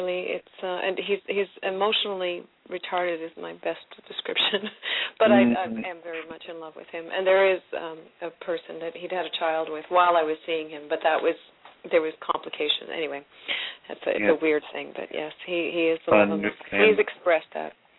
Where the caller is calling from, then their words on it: Vancouver, British Columbia, Canada; I'm calling from Vancouver area, British Columbia.